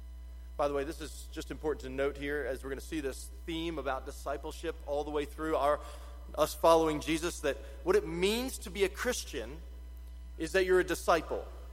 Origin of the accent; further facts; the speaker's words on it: West Virginia, United States; Which sounds like a bad West Virginia band, but I'm from West Virginia, I can say that, it's okay.